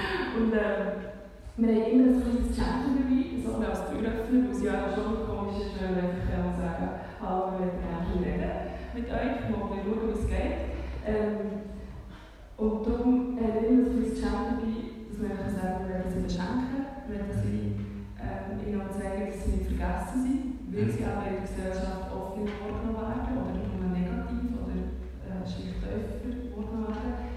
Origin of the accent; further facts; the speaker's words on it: Switzerland; Und wir Schweizer definieren uns ja selber Beruf.